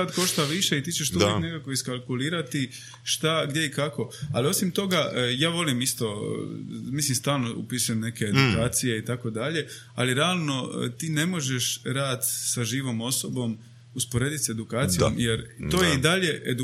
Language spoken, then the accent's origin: Croatian; Dalmatia, Croatia; ja sam odrastao u Dalmaciji, nekako je uvijek bilo nemoj izražavati slabost i emociju